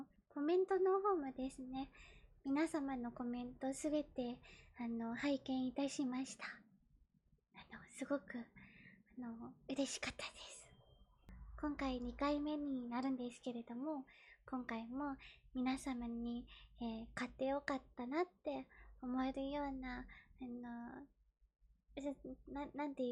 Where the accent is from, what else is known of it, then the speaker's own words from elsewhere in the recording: Kanagawa, Japan; 出身地は神奈川です。年齢は24歳で、